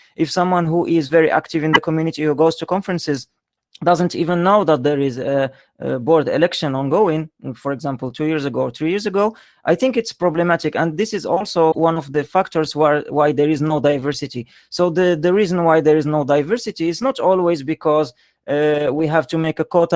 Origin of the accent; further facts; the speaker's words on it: Morocco; now in Sweden; I am a Wikimedian from Morocco. Although I am based in Sweden